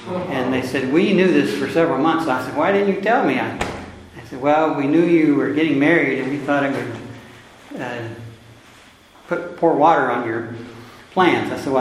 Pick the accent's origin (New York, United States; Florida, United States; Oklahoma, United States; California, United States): Oklahoma, United States; Oklahoma City; I'm a layman from Oklahoma City, Oklahoma, a retired engineer there